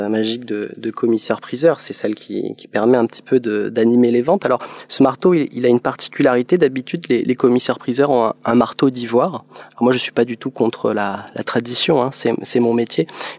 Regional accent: Montpellier, Occitanie, France; born there; c'est grâce à Internet que j'ai pu revenir dans la région, puisque je suis né à Montpellier.

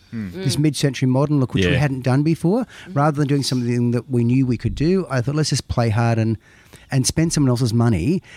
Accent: Sydney, New South Wales, Australia; now in Melbourne, Australia; and we're from Sydney. I'd like to take it back to Sydney, but maybe we just keep it here in Melbourne

